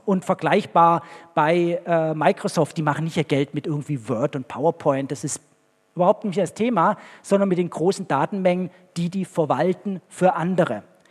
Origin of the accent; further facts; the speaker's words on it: Baden-Württemberg, Germany; Also gerade auf dem Land, ich komme selber aus dem Schwarzwald